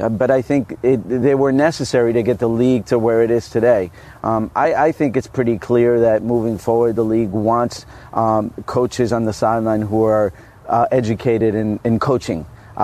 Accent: New Jersey, United States; So I signed and I said, "Well, I'm from New Jersey. Can I be in my local team?"

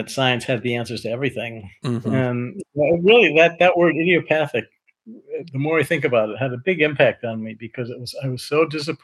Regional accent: Boston, Massachusetts, United States; I grew up in the Boston area, and our Red Sox were terrible for many, many years.

